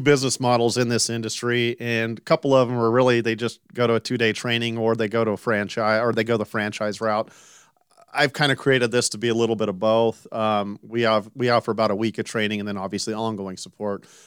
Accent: Salina, Kansas, United States; I grew up in Salina, Kansas.

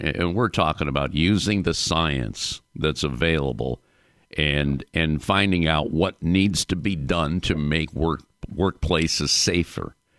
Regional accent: Cleveland, Ohio, United States; I'm born and raised in Cleveland, Ohio. Very proud of our hometown, the home of the Rock and Roll Hall of Fame.

